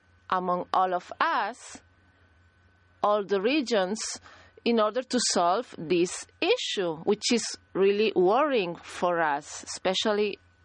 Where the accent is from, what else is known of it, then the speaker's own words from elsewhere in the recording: Córdoba, Argentina; first language Spanish; English is a second language; It's the Spanish from my region, because I come from Cordoba, yeah. In Latin America, we have the same problem